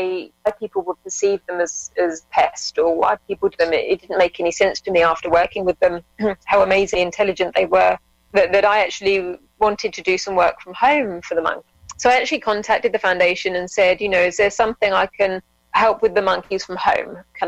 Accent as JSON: {"language": "English", "region": "England", "country": "United Kingdom", "tie": "born or raised there", "said": "I've always volunteered in England. I grew up in England"}